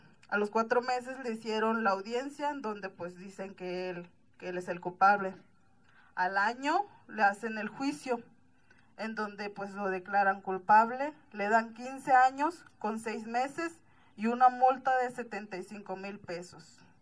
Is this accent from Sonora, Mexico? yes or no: yes; Loma de Bacum, Sonora, Mexico; Nosotros venimos del estado de Sonora, de la tribu Yaqui. Nuestro pueblo se llama Loma de Bacum.